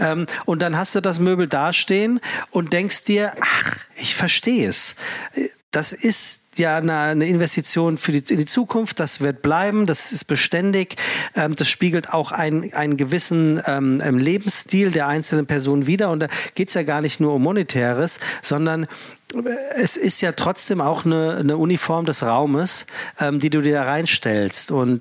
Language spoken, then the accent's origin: German; Frankfurt, Hesse, Germany; Ich bin gebürtiger Frankfurter und zwar wirklich Frankfurt, also nicht Gießen, Fulda, Kassel oder so ein Quatsch. Frankfurt und zwar Hiptebach, auch nicht in Sachsenhausen, was Triptebach wäre, sondern ich bin waschechte Frankfurter.